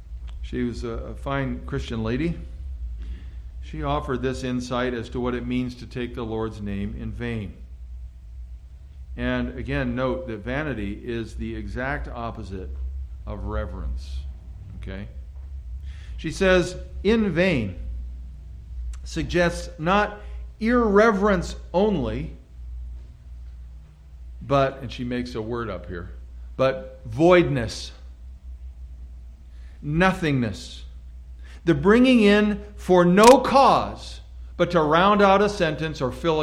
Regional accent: Oregon, United States; as I was growing up in Southern Oregon

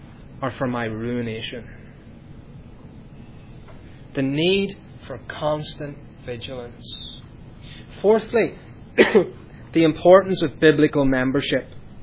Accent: Northern Ireland, United Kingdom; Growing up in Northern Ireland in the midst of conflict, I remember as a child going into Belfast shopping with my mother.

